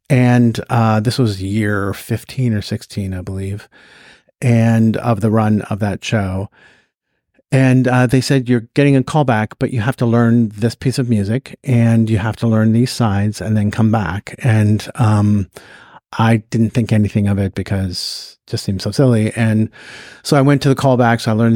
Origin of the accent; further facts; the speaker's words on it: Scottsdale, Arizona, United States; born there; Yeah, I was born in Scottsdale, Arizona.